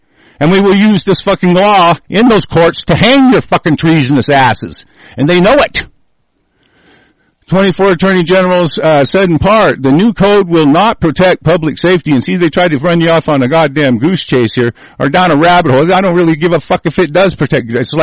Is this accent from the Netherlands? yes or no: no; United States; the common law that I am guaranteed as an American national